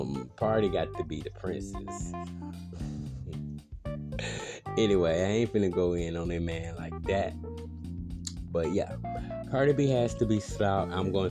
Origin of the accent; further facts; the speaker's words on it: United States; First of all, I'm American, period. This is my homeland.